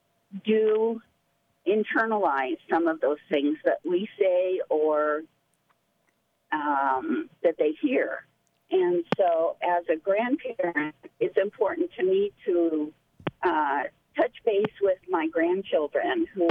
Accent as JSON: {"language": "English", "town": "Long Beach", "region": "Washington", "country": "United States", "said": "I'm from Long Beach and listen to KMUN all the time."}